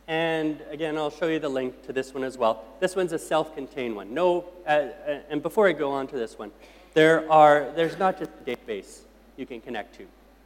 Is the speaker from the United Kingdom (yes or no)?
no; Canada; also born or lived in Calgary; I lived in, I'm from Canada, and I lived in Calgary